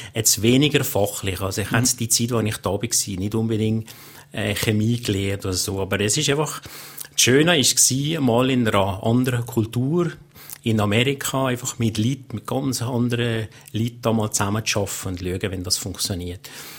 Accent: Valais, Switzerland; ich als Walliser, wo man gewohnt ist mit den Bergen, habe wirklich ein Problem gehabt, mich zu orientieren.

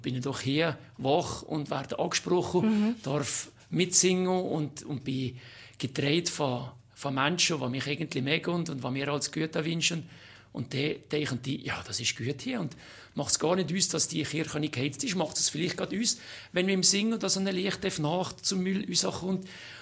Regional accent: Switzerland

